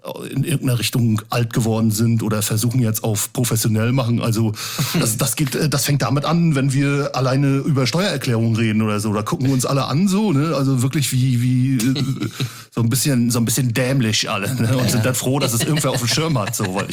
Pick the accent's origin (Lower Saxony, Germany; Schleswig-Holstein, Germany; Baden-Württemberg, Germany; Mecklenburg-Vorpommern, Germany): Mecklenburg-Vorpommern, Germany; Rostock; born there; Wo ich geboren bin, in der Hansestadt, in der wunderschönen Hansestadt Rostock.